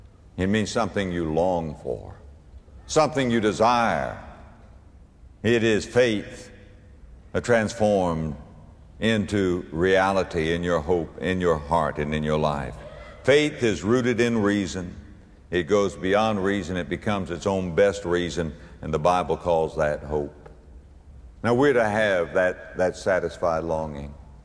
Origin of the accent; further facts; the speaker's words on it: United States; I'm an American.